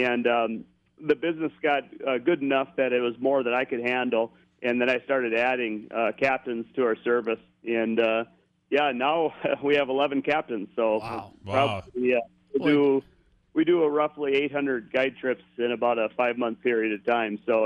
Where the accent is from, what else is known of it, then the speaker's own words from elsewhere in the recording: Zumbrota, Minnesota, United States; Yeah. Well, so I was from Zumbrota